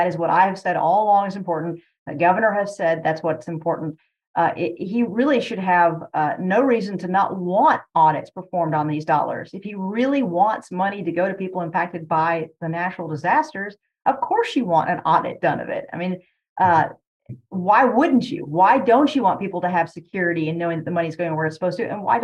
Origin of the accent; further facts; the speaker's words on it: Kentucky, United States; because I'm from Eastern Kentucky. I saw what the floods did in my region.